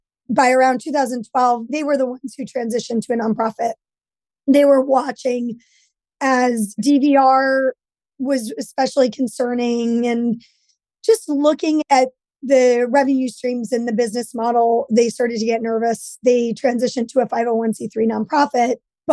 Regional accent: New York City, New York, United States; And I grew up in New York City and watched everything that I loved about New York pretty much go away.

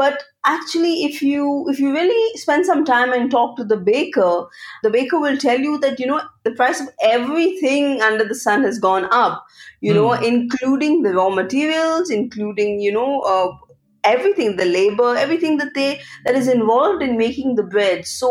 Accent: Calangute, Goa, India; So I was born and raised in Kalangut, on the coast in the north of Goa. And yes, that's where I am at the moment.

